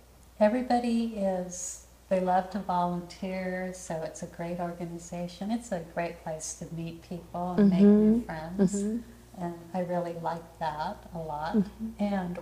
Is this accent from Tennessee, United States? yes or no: no; California, United States; So I'm from Southern California.